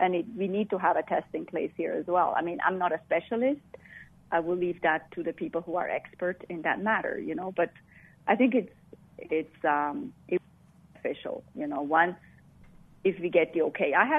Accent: Switzerland; I'm from Switzerland.

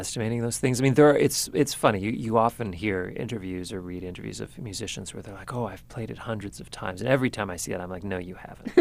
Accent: Brandon, Manitoba, Canada; his wife is from my hometown, and I've known her literally all my life. I thought she was German. No, Adele is from Brandon, Manitoba, and they live in Germany.

